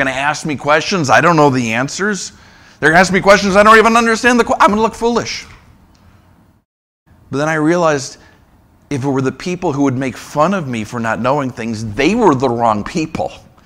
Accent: St. Paul, Minnesota, United States; Growing up in St. Paul, basketball was my idol for a long, long time.

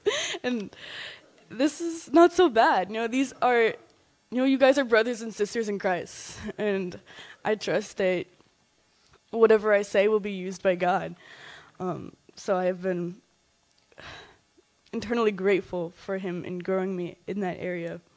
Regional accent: Massachusetts, United States; As Evan said, I'm from Massachusetts

